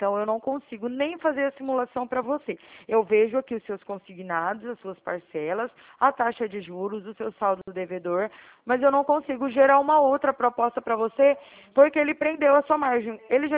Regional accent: Araraquara, São Paulo, Brazil; also born or lived in Minas Gerais; eu sou aqui de São Paulo também, eu sou aqui de Araraquara, São Paulo. Só que o meu DDD é 34, porque eu vim de Minas, sabe? E aí eu tô morando aqui agora

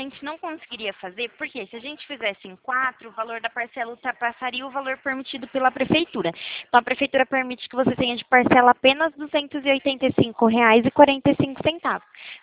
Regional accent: São Paulo, Brazil; Eu fico aqui na Central, né, que é em São Paulo, não fico em Minas, infelizmente, queria muito, mas eu sou de São Paulo.

